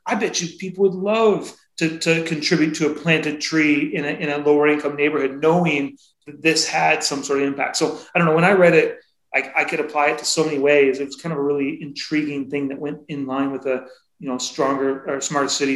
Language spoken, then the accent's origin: English; Seattle, Washington, United States; I grew up in Seattle